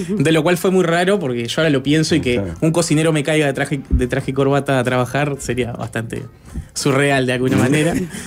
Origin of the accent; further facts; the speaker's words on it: Aguas Corrientes, Canelones, Uruguay; Yo soy de Aguas Corrientes. O sea, soy de Canelones, pero mi madre y mis abuelos son de Aguas Corrientes y me crié mayormente lo que sería mi infancia en Aguas Corrientes